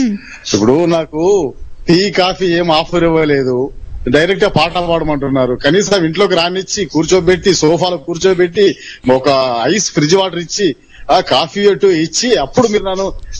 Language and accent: Telugu; Metpally, Telangana, India; మాది వచ్చేసి కరీంనగర్ జిల్లాలోని మెట్పేడి ప్రాంతం.